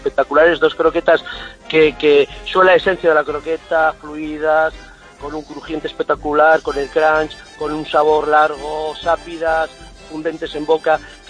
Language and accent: Spanish; Asturias, Spain; Me voy dirección Galicia, soy de Asturias.